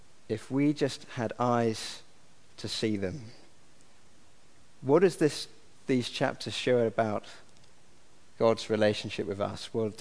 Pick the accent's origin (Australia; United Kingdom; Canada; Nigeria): United Kingdom; Scotland; I remember when I was growing up in Scotland, because it was Scotland, we had a lot of space, we had a big garden